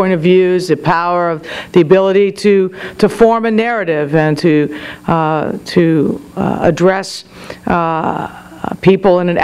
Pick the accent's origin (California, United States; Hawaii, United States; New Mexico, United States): New Mexico, United States; I am a Westerner, really, by how I was raised or where I was raised. I was raised in New Mexico